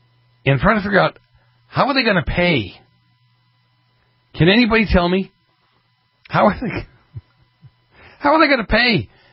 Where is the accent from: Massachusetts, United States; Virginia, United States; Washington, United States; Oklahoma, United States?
Massachusetts, United States; Boston; I grew up in Boston, in the Italian section of Boston.